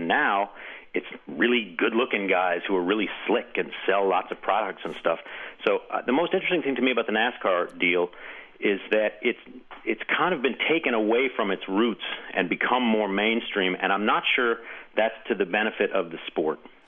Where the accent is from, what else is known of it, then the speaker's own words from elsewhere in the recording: St. Louis, Missouri, United States; And I grew up in St. Louis, and so I am really actually, I care much more for Missouri than for Harvard when it comes to football.